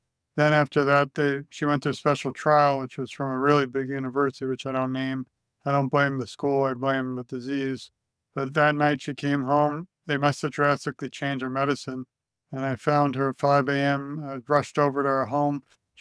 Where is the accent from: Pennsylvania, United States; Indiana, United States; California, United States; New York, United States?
New York, United States; Brooklyn; I'm from Brooklyn, New York originally, and you can just imagine the crime I saw growing up